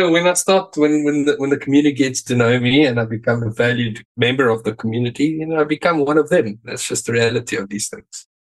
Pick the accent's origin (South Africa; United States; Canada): South Africa; No, I'm still South African. I'm not like you who flies over to another country and changes his allegiances.